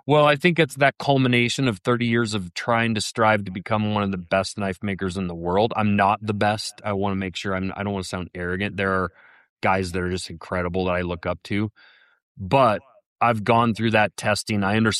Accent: Lincoln, Montana, United States; I grew up in the Blackfoot River Valley, and most people in there in Lincoln, Montana are, it's a pretty rural area and they don't make a lot of money.

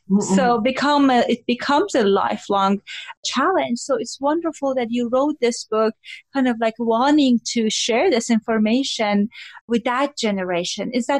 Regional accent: Iran; I grew up in Iran.

